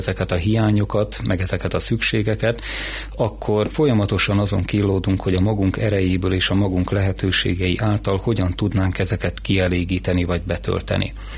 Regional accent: Bács-Kiskun, Hungary; Én is ezen a vidéken nőttem föl a kiskunság területén

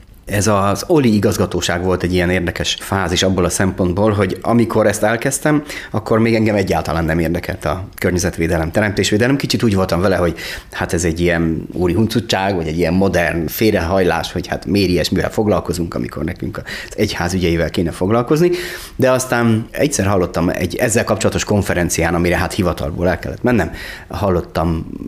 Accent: Tatabánya, Komárom-Esztergom, Hungary; Hát nagyon, mert ugye a Tatabánya, ahol fölnőttem, az egy nagyon hasonló világ, mint Dunaújváros

